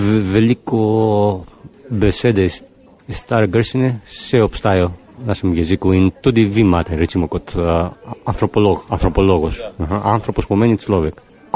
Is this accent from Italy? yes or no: no; Crete, Greece; Slovenian is a second language; moved away as an adult; now in Slovenia; prihajam iz Grčije in sicer iz Krete in živim v Sloveniji 6 let, poročen sem Slovenko.